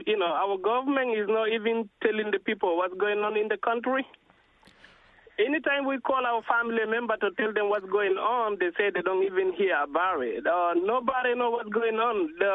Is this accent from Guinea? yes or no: yes; Guinea; I'm from Guinea, West Africa.